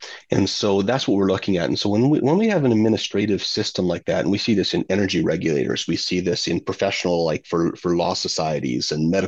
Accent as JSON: {"language": "English", "region": "Alberta", "country": "Canada", "said": "I'm from Alberta."}